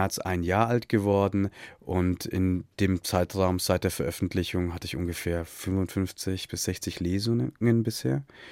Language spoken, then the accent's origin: German; Burgkunstadt, Bavaria, Germany; Ich bin in Oberfranken groß geworden, also zwischen Bamberg und Bayreuth, genau in der Mitte. Die Stadt heißt Burgkunststadt und dort habe ich bis zum Abitur gelebt. Also meine Familie ist 1984 in Berlin-Schönefeld gelandet.